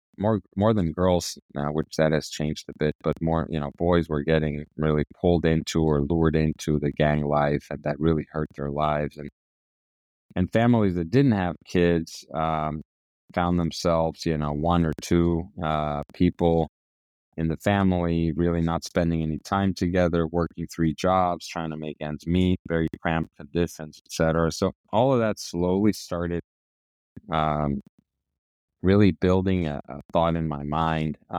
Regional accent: Mexico City, Mexico; and I'm from Mexico City.

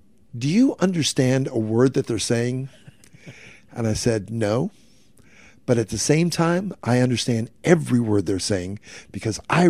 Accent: the South, United States; I was raised in the South. I live in the South. I do not understand this white frozen stuff falling out of the sky for no apparent reason.

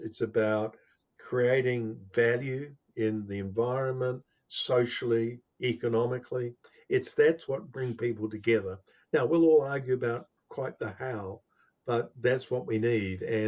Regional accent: Australia; being an Australian and seeing how, you know, people rallied together

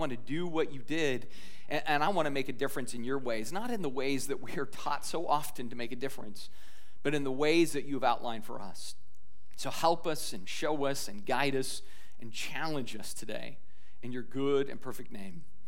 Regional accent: Scotland, United Kingdom; I am a Scotsman, and by that it means I fly the flag of St. Andrew, I wear a kilt, and I actually like haggis

